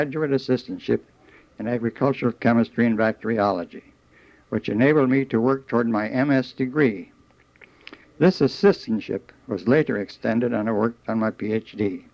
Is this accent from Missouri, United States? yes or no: no; Oshkosh, Wisconsin, United States; born there; I was born in Oshkosh, Wisconsin on January 5th, 1901.